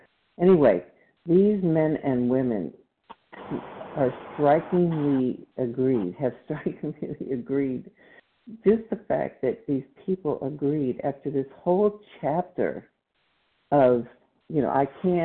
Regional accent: Texas, United States; And I'm from Texas. This is Central Time.

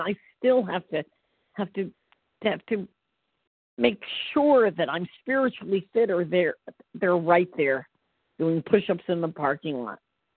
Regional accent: Florida, United States; I'm sorry, I apologize. Good morning. I'm from Central Florida.

